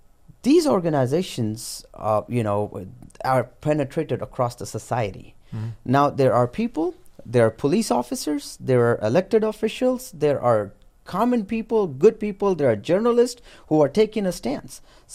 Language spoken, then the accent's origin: English; India; I want to let you know, I grew up in India.